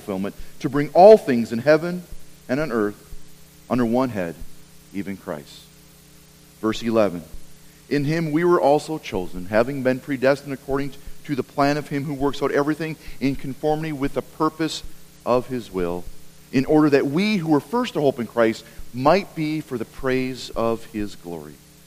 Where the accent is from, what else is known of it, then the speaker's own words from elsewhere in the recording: Appleton, Wisconsin, United States; the week after I was in my hometown Appleton area at Life Fest